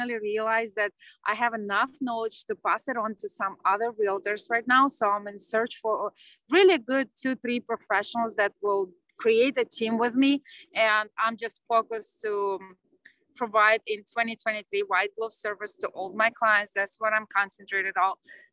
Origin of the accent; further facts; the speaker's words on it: Crimea, Ukraine; also born or lived in Uzbekistan; I was born in Uzbekistan, but shortly after moved to Crimea. Crimea is a piece of land that used to belong to Ukraine. Now it's part of Russia, but I grew up in Ukraine.